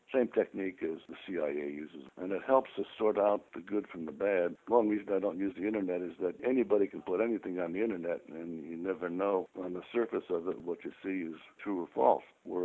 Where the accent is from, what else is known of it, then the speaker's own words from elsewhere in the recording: Bridgeport, Connecticut, United States; also born or lived in San Diego; I was born in Bridgeport, Connecticut, raised there, and spent most of my life there except for a few years in San Diego. But now I'm back again living in Connecticut where my family lives